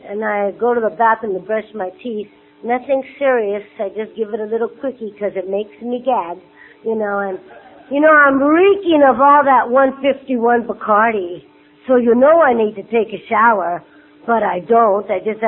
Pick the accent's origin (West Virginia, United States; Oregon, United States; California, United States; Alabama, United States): California, United States; Montclair; Now, I'm from Montclair. I've never been out of California.